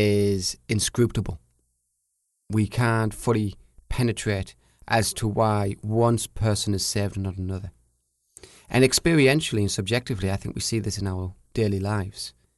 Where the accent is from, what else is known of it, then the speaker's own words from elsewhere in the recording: England, United Kingdom; Particular redemption. Especially as an English person.